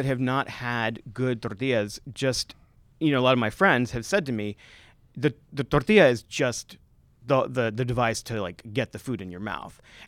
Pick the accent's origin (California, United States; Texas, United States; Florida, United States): Texas, United States; So, you know, I grew up in Texas, and my grandmother and my mother made flour tortillas.